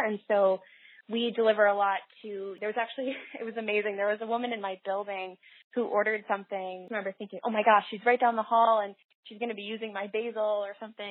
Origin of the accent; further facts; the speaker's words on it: Ohio, United States; And I grew up in Northeast Ohio, and I remember all these times when sister and I would just step out in our backyard